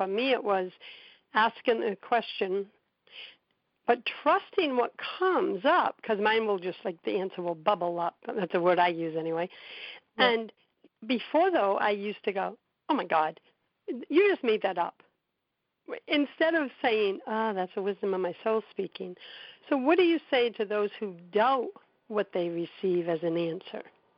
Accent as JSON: {"language": "English", "town": "Boston", "region": "Massachusetts", "country": "United States", "tie": "born or raised there", "said": "Oh yeah, right in my hometown."}